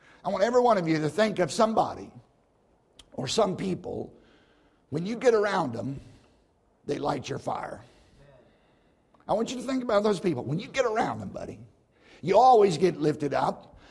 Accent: Virginia, United States; I grew up in Southside Virginia in the middle of nowhere on a tobacco farm of all things.

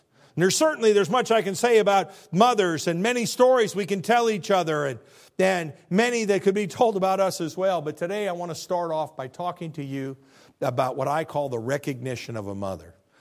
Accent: Illinois, United States; I'm from Illinois, the land of the Lincoln.

